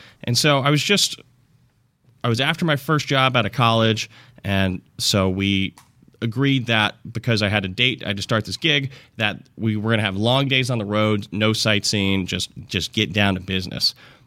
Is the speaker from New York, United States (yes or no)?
yes; Albany, New York, United States; moved away as an adult; now in Los Angeles, United States; I escaped my hometown of Albany, New York, basically just for the good times and good weather of Los Angeles.